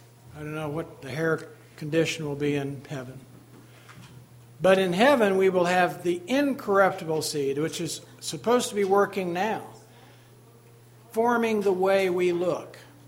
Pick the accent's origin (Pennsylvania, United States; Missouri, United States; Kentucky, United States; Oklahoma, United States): Missouri, United States; Eric grew up in Indiana. I grew up in Missouri.